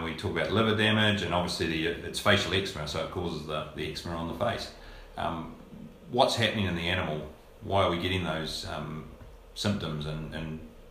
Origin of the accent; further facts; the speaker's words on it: Canterbury, New Zealand; because where I come from, we don't think we've had it, and I'm south from Geraldine as well